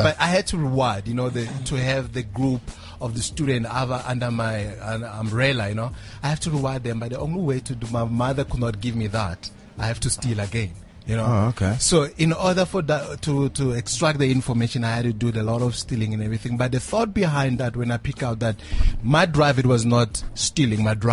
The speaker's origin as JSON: {"language": "English", "town": "Phalaborwa", "region": "Limpopo", "country": "South Africa", "tie": "born or raised there", "said": "Phalaborwa. That's where I'm from."}